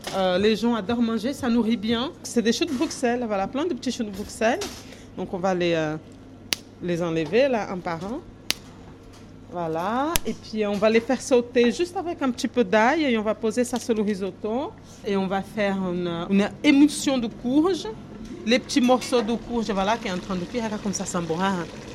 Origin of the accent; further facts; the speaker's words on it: France; French is a second language; J'ai un petit accent, mais je suis française. J'ai un passeport, moi aussi.